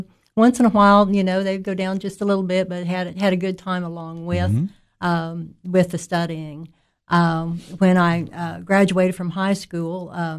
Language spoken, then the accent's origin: English; Iola, Kansas, United States; born there; George, I was born in Iola, Kansas.